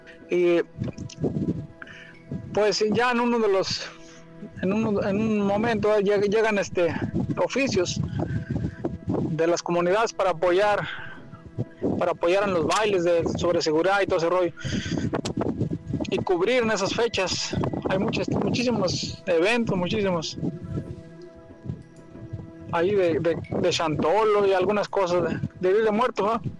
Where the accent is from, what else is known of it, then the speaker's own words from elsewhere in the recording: San Luis Potosí, Mexico; also born or lived in Mexico City / Tlalnepantla; now in Austin, United States; Ahorita andamos por cuestiones de trabajo por acá, pero yo soy de la Huasteca Potosina, San Luis. Tengo su casita allá en García, Nuevo León.